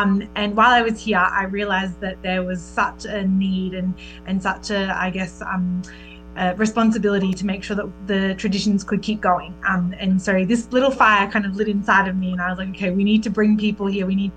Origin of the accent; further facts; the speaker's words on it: Australia; moved away as an adult; So I was born and raised in Australia, and all of my grandparents were from Italy originally. They migrated to Australia after the war. And I was raised with a very strong Italian culture